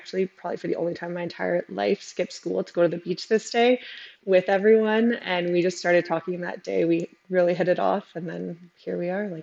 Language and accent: English; Ontario, Canada; So I grew up small town in Northern Ontario